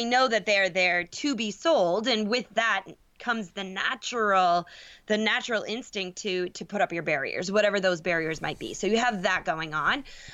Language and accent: English; Minnesota, United States; I grew up in Minnesota. I don't live there anymore.